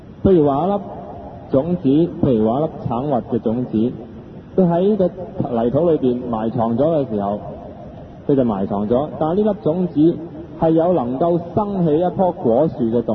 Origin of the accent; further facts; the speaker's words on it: Hong Kong; 咁但係講得淺啲嘅就係我哋香港人有香港人嘅境界。我哋香港人嘅境界係咩？